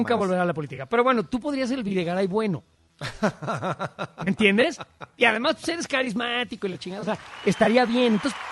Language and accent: Spanish; Mexico; Todos somos mexicanos